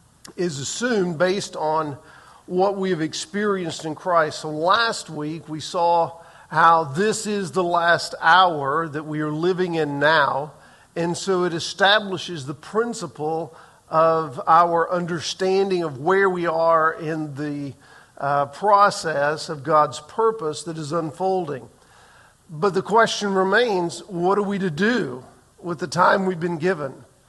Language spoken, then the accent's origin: English; the South, United States; I grew up in the South, though. I mean, everybody was honey and sugar and baby